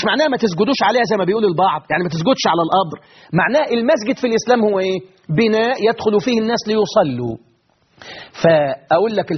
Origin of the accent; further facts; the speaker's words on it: Egypt; إنما الحسين اللي موجود عندنا في مصر